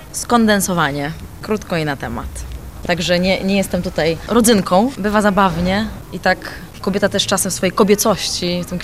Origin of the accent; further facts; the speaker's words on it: Lublin, Lublin Voivodeship, Poland; Lublin jest bardzo magicznym miejscem zawsze dla mnie, nie tylko ze względu na to, że jest to moje rodzinne miasto